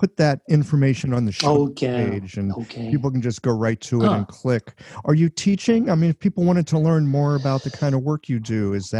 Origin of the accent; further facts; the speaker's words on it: United States; I'm an American and they won't let us into the EU at this point.